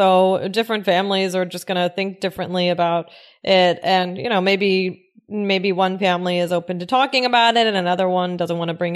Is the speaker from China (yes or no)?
yes; China; now in Canada; I am from China and I've been living in Canada for over 3 years.